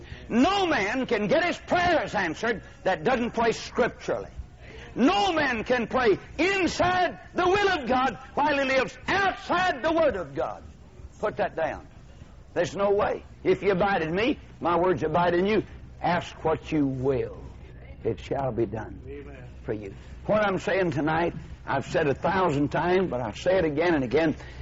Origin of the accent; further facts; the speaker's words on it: United States; I'm an American. I'm a Christian. I'm a Bible believer.